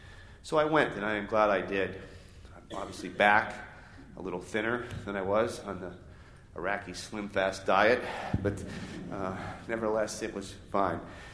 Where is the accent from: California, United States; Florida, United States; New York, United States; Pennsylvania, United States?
Pennsylvania, United States; I started out as a reporter in 1971 at my hometown paper outside of Pittsburgh, and I was right out of high school